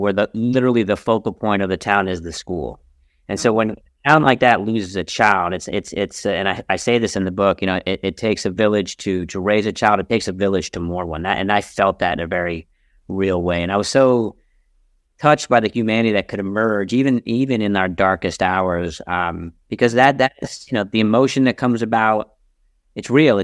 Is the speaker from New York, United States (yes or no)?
yes; Manhattan, New York, United States; I grew up in Manhattan. I'm a city kid